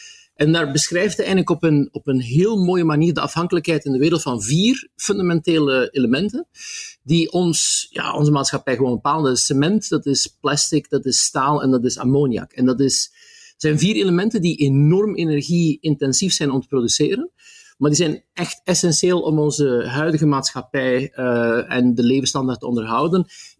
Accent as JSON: {"language": "Dutch", "country": "Belgium", "said": "ja, dan mogen wij als Belgen toch wel heel trots op zijn."}